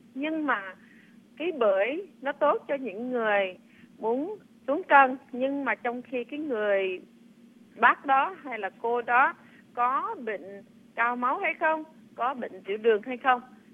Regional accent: Huế, Thừa Thiên Huế, Vietnam; now in United States; Tại trước mình người Huế thì cái bưởi mà kiểu thanh trà mà giống như mình làm gỏi đó

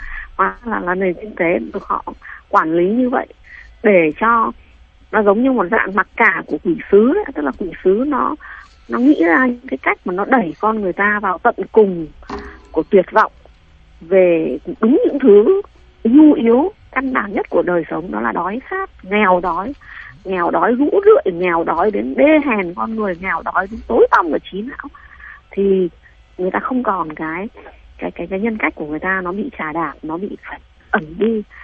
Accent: Southern Vietnam, Vietnam; Tôi là hậu duệ 7 đời của người miền Nam đây. Chú Minh còn là người Bắc, nhưng tôi là người Nam 7 đời.

